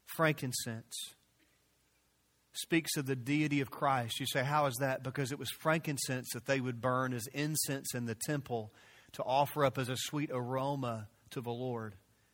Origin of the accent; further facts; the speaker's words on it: Memphis, Tennessee, United States; I grew up in Memphis. I graduated from the University of Memphis.